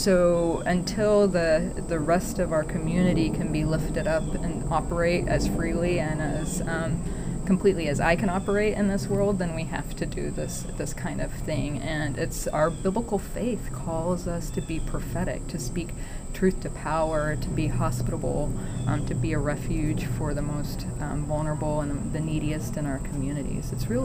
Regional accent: United States; I have immense privilege as somebody who has been born and raised in the United States.

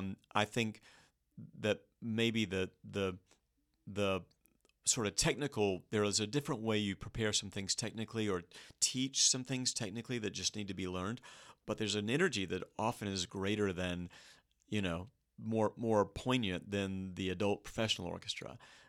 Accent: the Carolinas, United States; I am from the Carolinas originally

